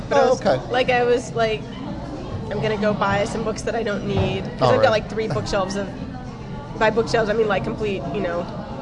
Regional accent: Louisiana, United States; See, I'm from South Louisiana and absolutely no French whatsoever.

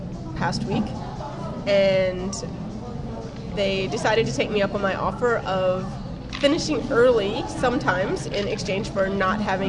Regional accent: Louisiana, United States; See, I'm from South Louisiana and absolutely no French whatsoever.

